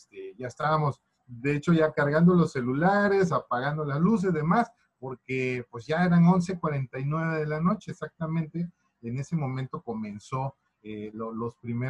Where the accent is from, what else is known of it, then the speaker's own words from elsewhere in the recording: Santo Domingo Tehuantepec, Oaxaca, Mexico; soy arquitecto de profesión, trabajo aquí en mi ciudad natal, soy originario de Santo Domingo, Tehuantepec, en el Istmo de Oaxaca.